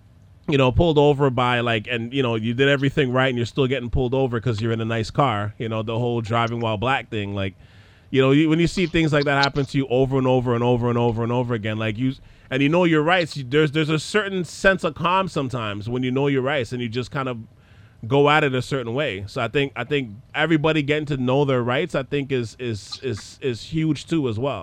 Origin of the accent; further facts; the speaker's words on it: Montreal, Quebec, Canada; now in Toronto, Canada; I grew up in Montreal. I can tell you that's wrong.